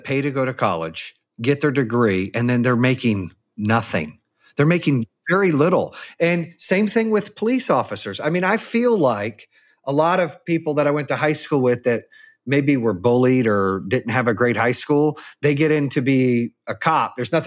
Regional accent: Arizona, United States; you know, I grew up in Arizona.

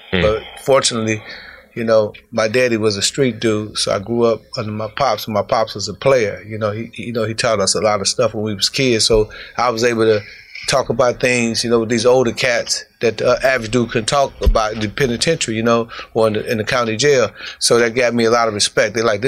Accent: Chicago, Illinois, United States; No, I was born in Chicago.

